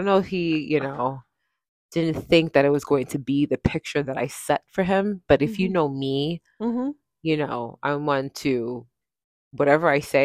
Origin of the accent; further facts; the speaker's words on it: United States; because I'm an American.